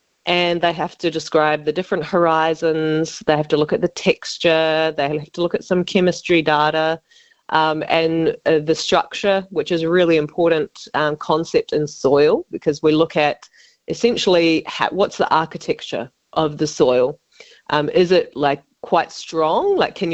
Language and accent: English; New Zealand; Actually, I'm from New Zealand, studying environmental science.